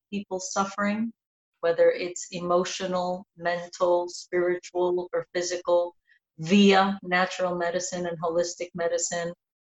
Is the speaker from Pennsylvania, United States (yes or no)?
no; New York City, New York, United States; So I'm first generation born here, but even then, growing up in New York City, money to be able to get medicine and things of that sort wasn't something that accessible.